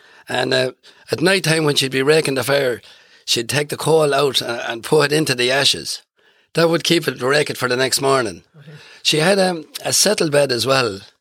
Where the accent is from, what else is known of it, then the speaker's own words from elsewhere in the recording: Pulla, Northern Ireland, United Kingdom; born there; I was born in Pulla in Tyrone, up near the lakes there.